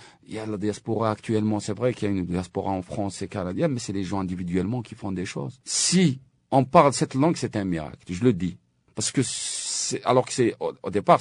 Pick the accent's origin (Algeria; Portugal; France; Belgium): Algeria; Kabylie; Si je dis algérien, OK. Mais s'il y a d'autres Algériens, je dis, je viens de Kabylie, ça les touche.